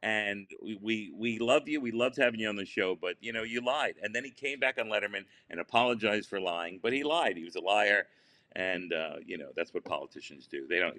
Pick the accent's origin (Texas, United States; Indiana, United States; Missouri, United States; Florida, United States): Florida, United States; Look, I grew up in Florida. I raised in Florida.